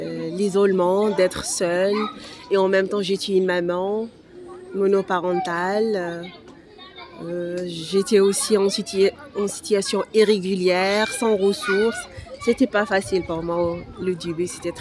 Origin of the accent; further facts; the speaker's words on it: Timimoun, Adrar Province, Algeria; now in Marseille, France; De Timimoni, dans le sud-ouest de l'Algérie.